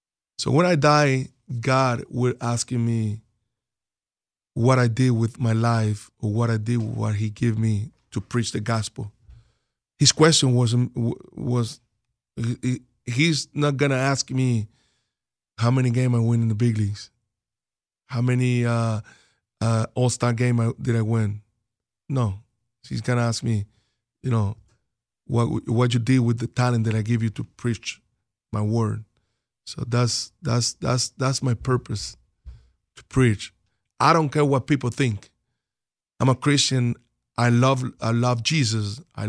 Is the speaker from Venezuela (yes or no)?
yes; Valencia, Carabobo, Venezuela; It's my hometown in Valencia.